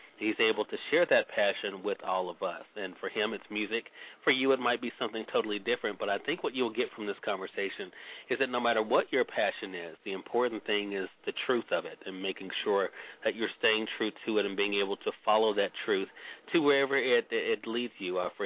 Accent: Mississippi, United States; Back on WNPR 90.1 FM in my home state of Mississippi.

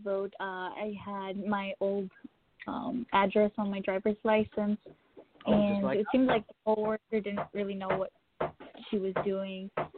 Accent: Des Moines, Iowa, United States; I'm from. I'm from Iowa.

